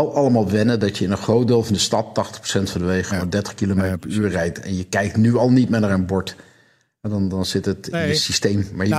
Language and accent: Dutch; Amsterdam, North Holland, Netherlands; Ja, maar ik ken mijn Amsterdammers. Ik ben zelf Amsterdammer.